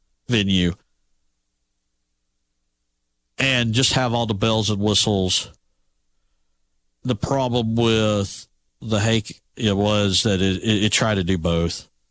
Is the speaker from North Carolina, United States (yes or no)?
yes; Brevard, North Carolina, United States; born there; Then we went to my hometown, my birthplace, Brevard, North Carolina.